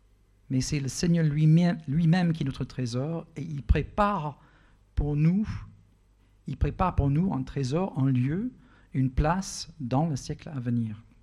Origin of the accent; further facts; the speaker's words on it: United States; French is a second language; pour moi, en tant qu'Américain d'origine, c'est aussi pour moi, c'est une scène hyper exotique.